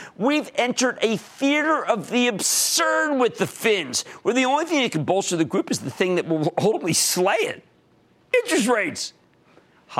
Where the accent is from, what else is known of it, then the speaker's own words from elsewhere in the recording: New Jersey, United States; I need to go to Carl, my home state of New Jersey.